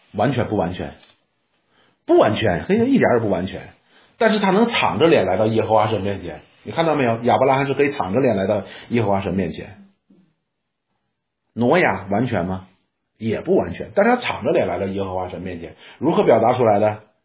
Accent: China; 我们中国人的修行就是这样子的

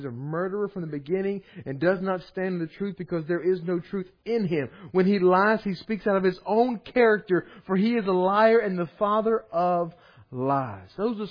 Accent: Ouachita Parish, Louisiana, United States; born there; I'm at home. I was born right here in Wichita Parish. I've never been exiled, never planned to be exiled.

